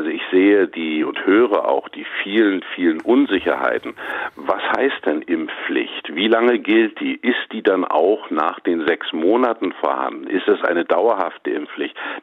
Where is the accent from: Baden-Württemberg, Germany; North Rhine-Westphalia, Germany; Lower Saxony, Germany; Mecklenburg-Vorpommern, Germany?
Mecklenburg-Vorpommern, Germany; Und in den ländlichen Regionen, in meiner Heimat in Mecklenburg-Vorpommern, ist das auch nicht so ganz leicht.